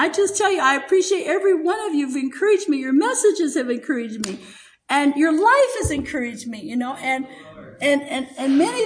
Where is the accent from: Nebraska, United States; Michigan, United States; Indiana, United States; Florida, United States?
Michigan, United States; moved away; also born or lived in Virginia / Oklahoma; I was born in Virginia, raised in Michigan some, and we moved here in 1979, and Oklahoma seems like my home. I've been here longer than anywhere.